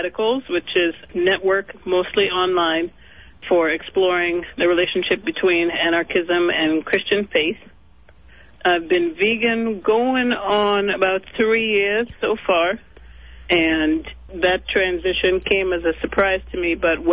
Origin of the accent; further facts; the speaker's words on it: Trinidad & Tobago; also born or lived in New York; now in United States; I'm originally from Trinidad. I lived in New York for a while, and I'm currently in the Midwest